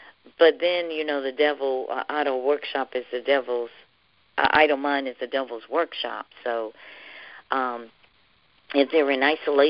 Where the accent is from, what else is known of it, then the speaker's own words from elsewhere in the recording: Laurinburg, North Carolina, United States; We grew up in my hometown down in Laurinburg.